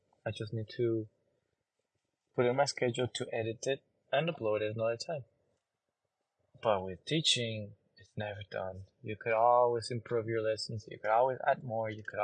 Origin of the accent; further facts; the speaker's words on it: Mexico; So I'm just from Mexico. And even there, like in the border, we didn't have any Mexican holidays.